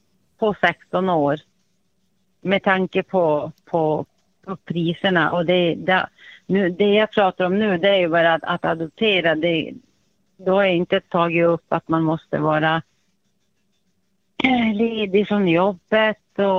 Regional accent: Piteå, Norrbotten County, Sweden; jag är från Piteå.

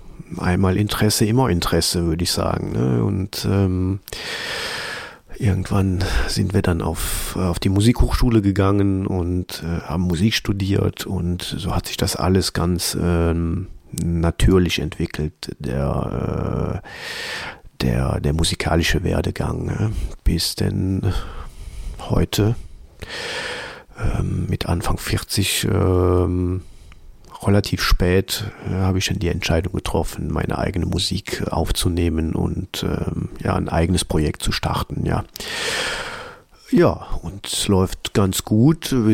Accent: Wallonia, Belgium; Ja, ich bin aus Belgien, aus dem Osten, also Ostbelgien, auch bekannt als die als Neubelgien, ne? Und deutschsprachiger Belgier, und bin hier tief verwurzelt in Ostbelgien, in der Eifel, im südlichen Teil.

